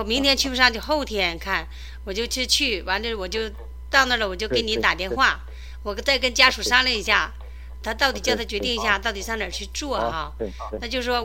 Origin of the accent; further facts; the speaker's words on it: Jilin, China; 我是吉林人，但是呢，现在就是说